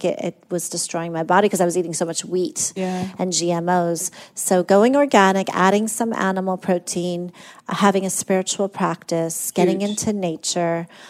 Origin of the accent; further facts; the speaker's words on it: Iran; growing up in Iran